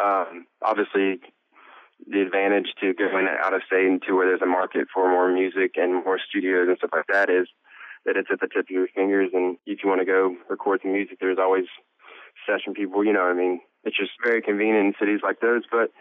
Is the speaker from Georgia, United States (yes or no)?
no; Ona, West Virginia, United States; That's where we grew up and started at our own instruments, and I don't know, I go back there every time I get to writing a song, and I would want to make it proud to be from Ona, I guess.